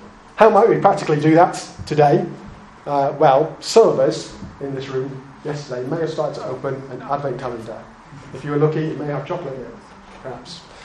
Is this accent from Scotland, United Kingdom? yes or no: no; Leeds, Yorkshire and the Humber, United Kingdom; When I grew up in Leeds, not Edmonton, born and bred, man noticed. I grew up in Leeds.